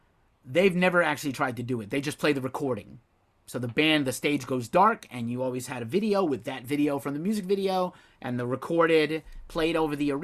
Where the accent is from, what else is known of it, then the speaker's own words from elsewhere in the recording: United States; Like, I don't need this, but like for me as American